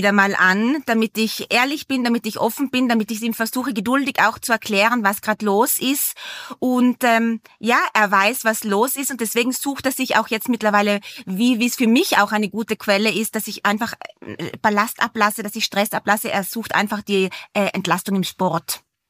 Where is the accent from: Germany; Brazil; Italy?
Italy; South Tyrol; now in Vienna, Austria; Ich wohne in Wien, aber auch wieder mehr in Südtirol, in meiner Heimat, weil ich dort jetzt mittlerweile wieder viele Projekte habe.